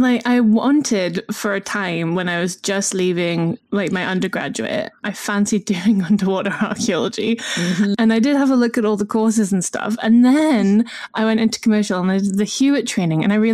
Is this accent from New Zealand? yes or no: no; North East England, United Kingdom; Yes, because I'm from Northumberland, so the coastline is full of usually monasteries on tiny little islands